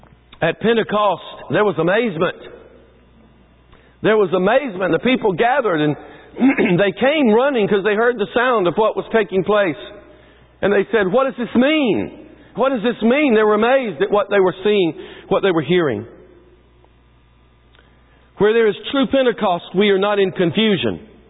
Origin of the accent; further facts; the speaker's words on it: the South, United States; I grew up in the South